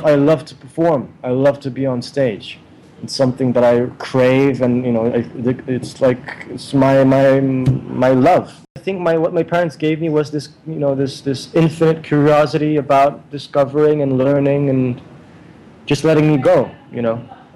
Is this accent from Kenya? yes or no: no; Montreal, Quebec, Canada; Because my parents live in Montreal. I consider myself, you know, Canadian. If anybody asks me where I'm from, I'll say I'm from Montreal. It's a city that I love.